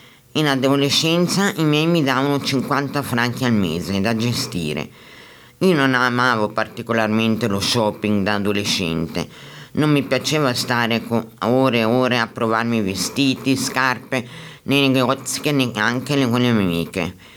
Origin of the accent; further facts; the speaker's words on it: Parma, Emilia-Romagna, Italy; Quando mi recavo a Parma, mia città natale